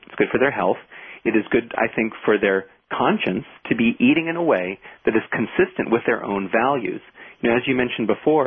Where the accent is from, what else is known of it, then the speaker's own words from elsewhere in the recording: Los Angeles, California, United States; I grew up in Los Angeles, and when I was younger, I actually, you know, I grew up in Hollywood and would do commercials for places like McDonald's and Kentucky Fried Chicken